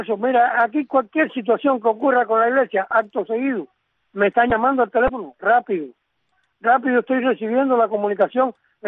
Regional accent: Santa Clara, Villa Clara, Cuba; born there; yo soy nacido en Santa Clara y me conozco mi ciudad palmo a palmo.

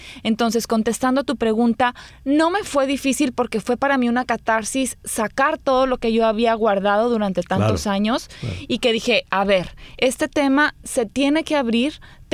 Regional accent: Chihuahua, Mexico; born there; now in Monterrey, Mexico; Yo nací en Chihuahua, Chihuahua, México. vivo en Monterrey. Yo me fui a estudiar a Monterrey, me casé ya con un regiomontano, así les decimos a las personas que son de Monterrey

